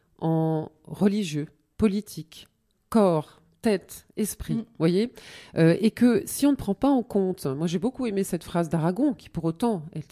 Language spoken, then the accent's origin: French; Lyon, Auvergne-Rhône-Alpes, France; born there; also born or lived in New Caledonia / Drôme / Grenoble; Alors moi, je me dis Rhône-Alpine, Auvergne-Rhône-Alpine, puisque je suis née à Lyon, mais j'ai beaucoup voyagé. J'ai fait un séjour en Nouvelle-Calédonie